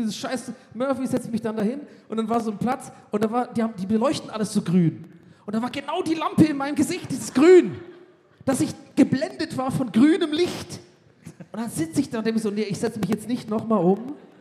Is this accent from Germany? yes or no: no; Ireland; German is a second language; das ist wirklich als Ire ein bisschen immer weird, in Irish Pubs zu gehen